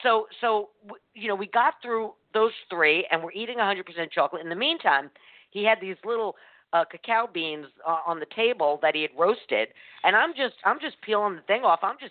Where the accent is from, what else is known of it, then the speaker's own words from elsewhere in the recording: New York, United States; You know, we get growing up in New York, it was the Russell Stover here at See's Candy.